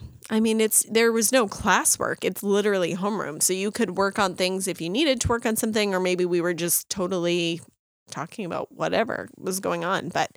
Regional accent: Greene, Maine, United States; I mean, I'm from Green, Maine. So Green, Leeds, and Turner combined for high school, Leavitt Area High School, class of 04.

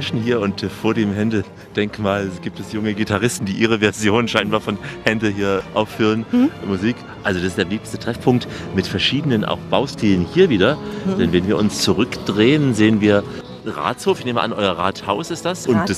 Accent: Chemnitz, Saxony, Germany; Mir als Chemnitzer Karl Marxstädter gibt bei dem Namen

